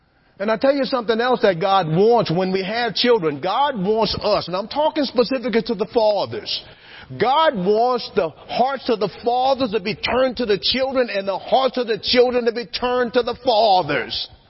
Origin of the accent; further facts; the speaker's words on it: Louisiana, United States; I'm from Louisiana. Louisiana is called sportsman's paradise. People eat all kind of creepy crawly things.